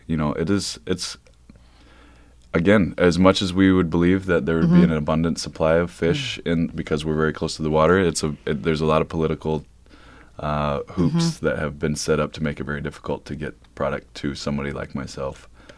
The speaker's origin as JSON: {"language": "English", "town": "Montreal", "region": "Quebec", "country": "Canada", "tie": "born there", "said": "My dad is from Montreal. I was born in Montreal. I'm fourth generation Quebecois"}